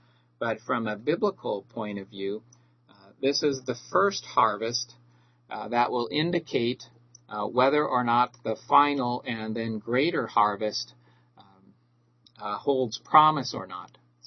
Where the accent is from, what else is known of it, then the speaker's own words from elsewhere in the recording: Midwest, United States; growing up in the Midwest with Pentecost always coming in the spring, it was always a little bit lost on me what exactly this festival was celebrating.